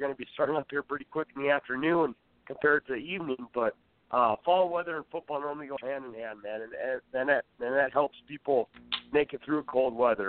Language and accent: English; Midwest, United States; for you and I were used to growing up in the Midwest.